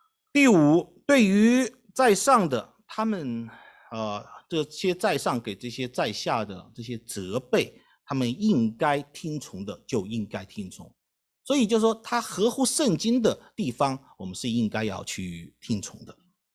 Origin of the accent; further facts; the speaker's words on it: Wuhan, Hubei, China; moved away; 我是武汉人我是在武汉出生。我说如果我还生活在武汉